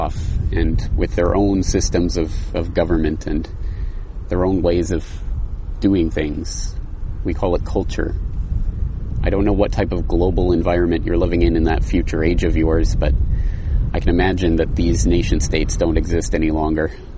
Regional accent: Canada; Maybe I'm biased, being Canadian. Oh, maybe I should explain that. Canada, it's a region, a geographical region, but it's also a political entity in our day and age.

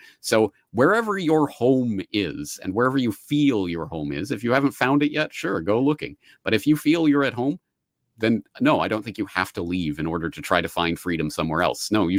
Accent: Canada; now in Japan; I am an expat. I am Canadian living in Japan.

